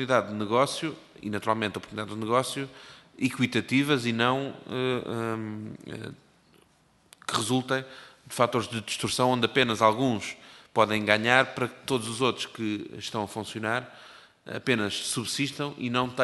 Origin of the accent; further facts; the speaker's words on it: Portugal; porque somos portugueses como vossas excelências